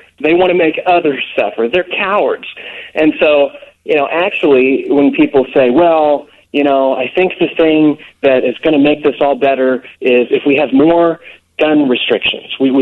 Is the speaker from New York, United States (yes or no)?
no; Kansas, United States; I'm from Kansas.